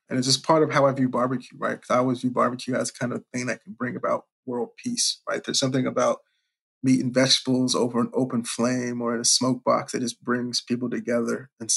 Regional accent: Richmond, Virginia, United States; even growing up in Richmond, where at the time, didn't have like a big barbecue culture, but folks who sort of live where I lived in Virginia

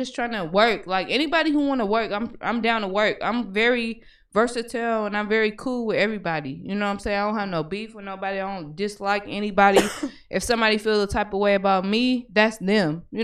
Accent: San Francisco, California, United States; I'm from Hunters Point, man. Hey. From HP. Yeah, hey. I'm from the Point, man. I rep my shit real, straight up. Okay. Yeah, I'm from the city. You know what I'm saying? Born and raised.

